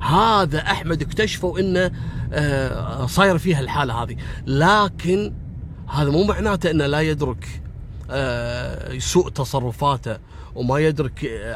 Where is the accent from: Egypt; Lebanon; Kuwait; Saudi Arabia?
Kuwait; احنا عندنا في الكويت نسميه السكوتي لوتي